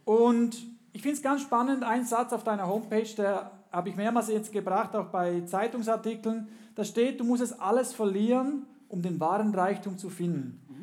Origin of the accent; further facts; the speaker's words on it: Panama; Ich bin in Panama aufgewachsen